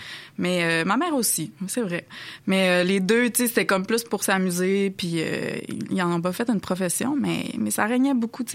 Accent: Alma, Quebec, Canada; Je suis originaire d'Alma.

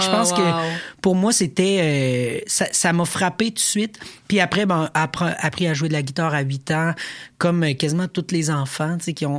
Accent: Beauceville, Quebec, Canada; moved away as an adult; Fait que je suis né à Beauceville, j'ai grandi là. Puis à un moment donné, à 18 ans, je suis parti.

